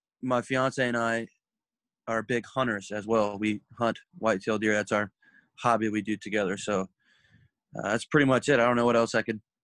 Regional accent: Louisiana, United States; now in Biloxi, United States; So I'm from Louisiana originally. I live in Biloxi, Mississippi now.

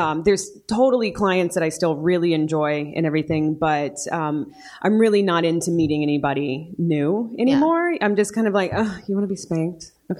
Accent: Los Angeles, California, United States; And then, I'm from Los Angeles, but for a short period of time, I went to Indiana. It's a long story.

